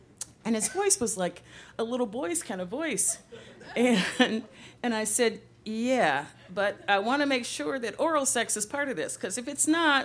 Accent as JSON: {"language": "English", "town": "Chicago", "region": "Illinois", "country": "United States", "lives_now": "Los Angeles, United States", "said": "We were both Midwesterners. He had grown up in St. Louis. I'm originally from Chicago. We had both come to LA for jobs."}